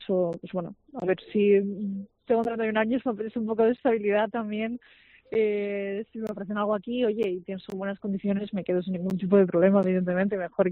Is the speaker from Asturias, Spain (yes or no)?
yes; Asturias, Spain; now in Salamanca, Spain; verdaderamente yo no soy de Salamanca, yo he terminado aquí en Salamanca un poco por circunstancias de la vida, yo soy